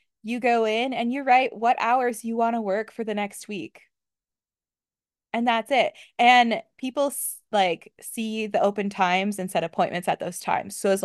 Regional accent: Midwest, United States; accent: Midwestern; I have had so much trouble, and I'm working really hard on my Midwestern accent, but it's gonna be there forever.

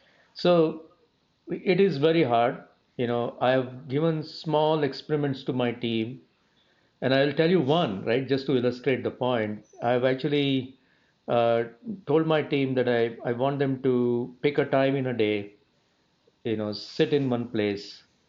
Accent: India; So look, I grew up in India

